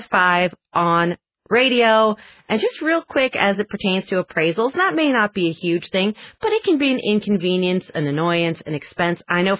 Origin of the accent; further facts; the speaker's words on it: San Francisco, California, United States; You reminded me of that is my hometown. I grew up in San Francisco.